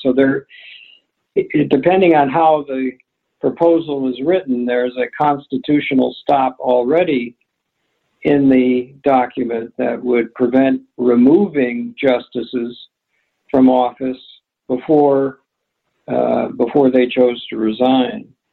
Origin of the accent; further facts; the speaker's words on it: Chicago, Illinois, United States; now in South Bend, United States; So I thank you both, Jeff and John, for the opportunity to talk to my hometown. I miss Chicago, but I feel that Notre Dame and South Bend is a pretty unique place too.